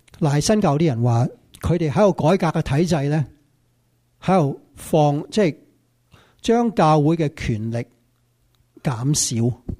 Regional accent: Hong Kong; 我哋香港人就话呢啲系发死人财

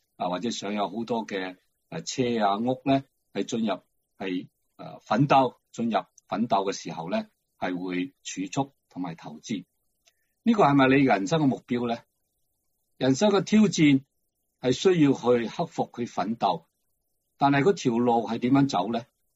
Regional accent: China; 就好似我哋中国人、亚洲人咧，系中意储钱啊

